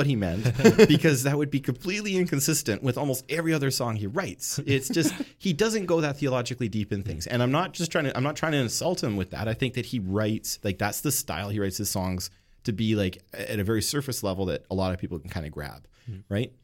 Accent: Canada

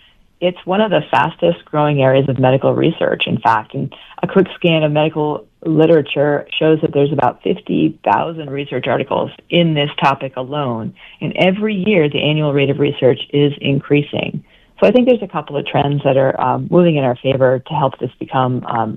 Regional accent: Vermont, United States; I came from Vermont to attend Bastyr University, and I'm still living here. So I'm an example of somebody who's from another state

